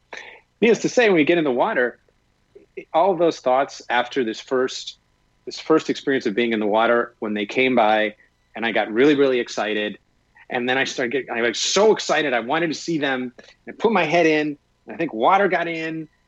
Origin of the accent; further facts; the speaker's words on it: Wisconsin, United States; now in Miami Beach, United States; Maybe growing up in Wisconsin, you know, we only had the summer months of like 2 months, really. It wasn't very warm, so we weren't in the water.